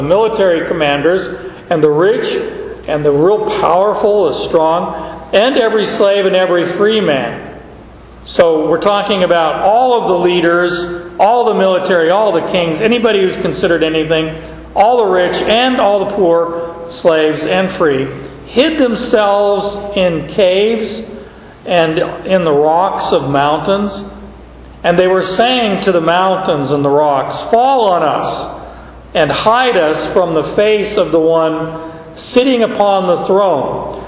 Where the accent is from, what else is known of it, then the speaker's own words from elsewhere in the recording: Arizona, United States; When I grew up in Arizona, we used to have Mexican sarapes.